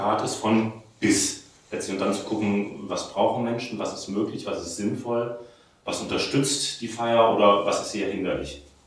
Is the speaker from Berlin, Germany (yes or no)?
no; Bremerhaven, Bremen, Germany; Weil ich da oben herkomme. Ich komme aus Bremerhaven.